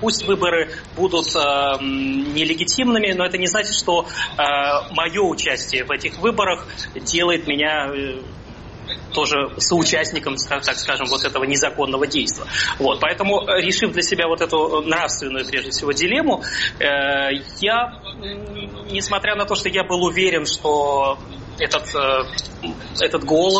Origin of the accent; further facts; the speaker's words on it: Saint Petersburg, Russia; now in Germany; скажем, в моем родном городе Петербурге